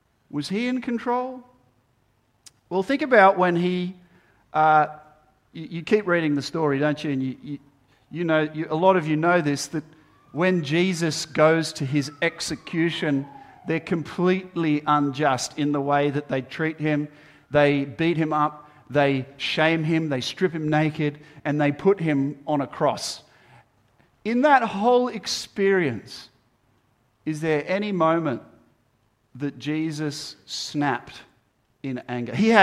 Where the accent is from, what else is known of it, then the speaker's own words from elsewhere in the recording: Terry Hills, New South Wales, Australia; we grew up in Terry Hills. We had chooks and stuff